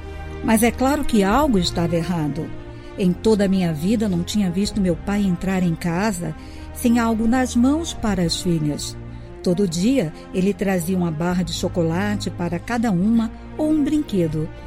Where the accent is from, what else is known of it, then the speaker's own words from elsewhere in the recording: Niterói, Rio de Janeiro, Brazil; Quase toda a minha infância passei em Niterói, no Rio de Janeiro.